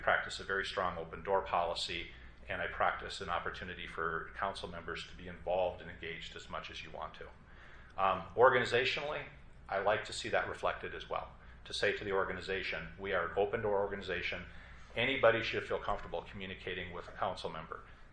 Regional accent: Duluth, Minnesota, United States; I'm from Duluth, so I'm going to use some northern Minnesota analogies

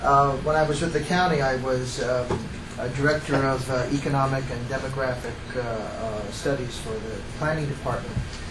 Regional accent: Mount Vernon, New York, United States; When I grew up in Mount Vernon

